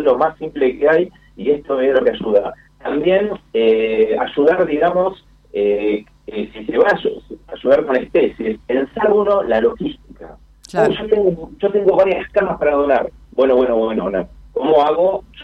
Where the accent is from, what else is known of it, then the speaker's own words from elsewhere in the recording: Argentina; sigamos trabajando juntos como argentinos que nos reconocemos